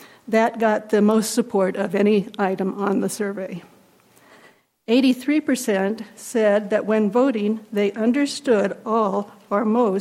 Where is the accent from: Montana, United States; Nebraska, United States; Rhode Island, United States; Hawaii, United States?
Montana, United States; Helena; I'm from Helena, Montana.